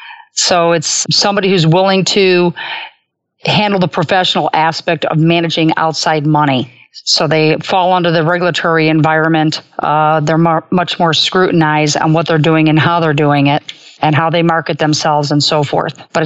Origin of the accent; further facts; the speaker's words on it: Chicago, Illinois, United States; So I was fortunate growing up in the Gold Coast of Chicago, babysitting for very well-off families